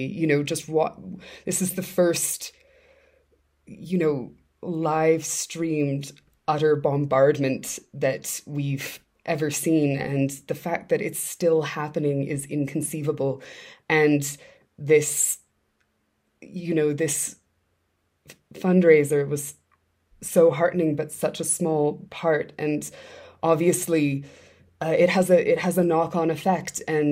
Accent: Canada; I am Canadian, and in fact in a cabin in the mountains right now.

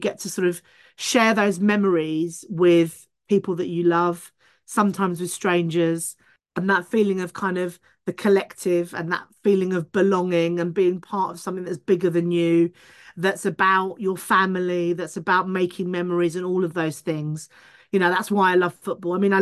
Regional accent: London, United Kingdom; I'm from North London. I was born and grew up in North London. And my family came here in the 60s.

